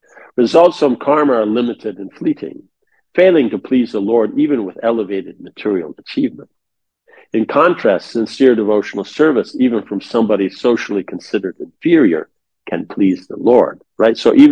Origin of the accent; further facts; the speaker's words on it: United States; because I'm American, because I'm from an aristocratic family